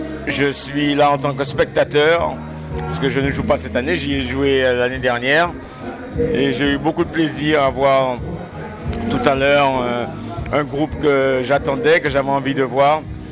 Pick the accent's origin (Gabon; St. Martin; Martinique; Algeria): Martinique; Sainte-Thérèse